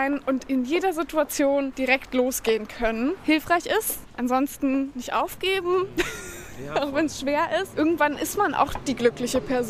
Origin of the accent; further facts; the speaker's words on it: Potsdam, Brandenburg, Germany; born there; now in Berlin, Germany; geboren bin ich aber in Potsdam.